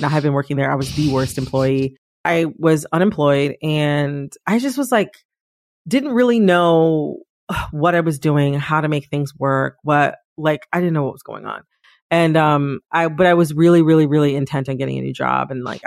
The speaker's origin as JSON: {"language": "English", "region": "Midwest", "country": "United States", "said": "But to me as an American from the Midwest, I find it very authoritative"}